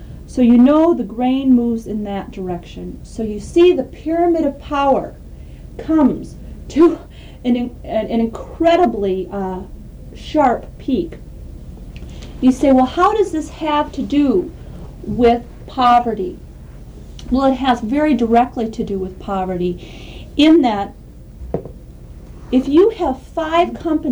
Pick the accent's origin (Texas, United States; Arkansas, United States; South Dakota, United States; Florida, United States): South Dakota, United States; Well, we come from South Dakota